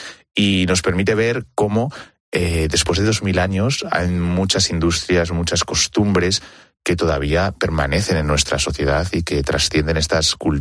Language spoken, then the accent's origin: Spanish; Castilla-La Mancha, Spain; Yo que vivo cerca de Segóbriga y soy manchego.